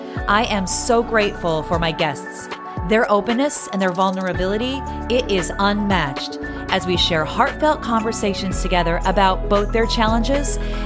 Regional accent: Stryker, Ohio, United States; And it's your neck of the woods, too, but I'm just going to say, yeah, we're from the Stryker, Ohio.

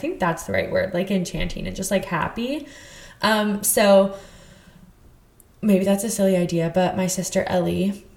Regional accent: Texas, United States; also born or lived in Utah; I grew up in Texas, but then I lived in Utah for a really long time.

